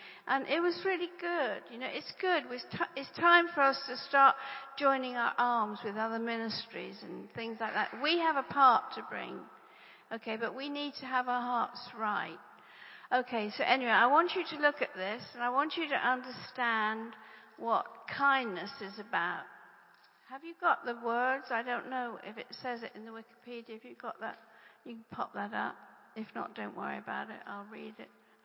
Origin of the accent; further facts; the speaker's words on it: England, United Kingdom; Rod's American and I'm English, and we're in a marriage covenant of England and America.